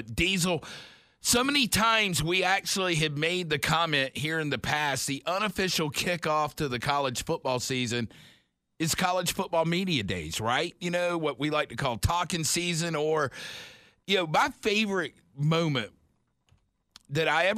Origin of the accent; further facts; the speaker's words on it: South Carolina, United States; Yes, we are from the South. We are from South Carolina.